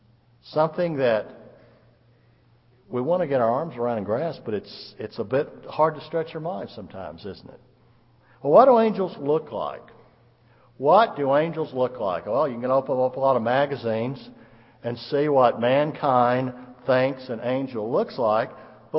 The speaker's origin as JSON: {"language": "English", "town": "Nashville", "region": "Tennessee", "country": "United States", "tie": "born or raised there", "said": "I can remember I grew up in around Nashville, and I could look up in the sky at night."}